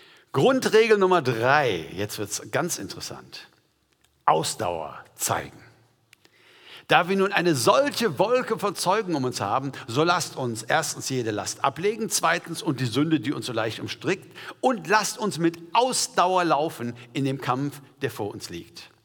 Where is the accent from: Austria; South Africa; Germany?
South Africa; ein sehr berühmter Lauf in meiner alten Heimat Südafrika von Durban bis Pietermaritzburg